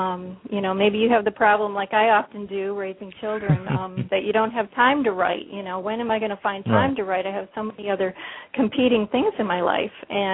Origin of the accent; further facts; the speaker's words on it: Michigan, United States; moved away as an adult; I was born and raised in Michigan, and I graduated from Michigan State University with a business degree, and hightailed it out of the cold weather in Michigan to head to Florida soon after that. And I've lived in Florida ever since